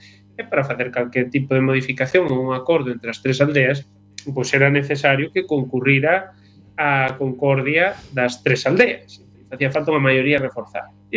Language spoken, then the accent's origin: Galician; Santiago de Rubiás, Galicia, Spain; Santiago de Rubiás, a miña aldea capital, Santiago de Rubiá, Santiago dos Mistos, que é a denominación histórica